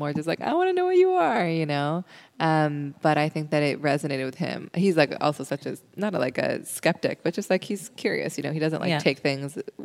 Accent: Seattle, Washington, United States; you know, I grew up in Seattle, but I was just like seeking all the Shambhala centers when I was in high school

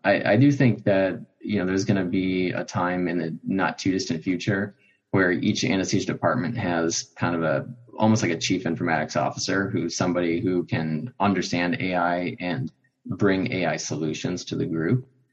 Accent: Chicago, Illinois, United States; growing up in Chicago, I could see it, they just brought the city together

